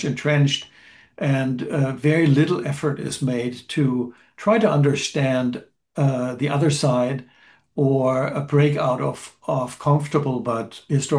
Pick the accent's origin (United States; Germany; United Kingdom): Germany; I grew up in West Germany right around the time, about 25 years after the end of the catastrophe of World War II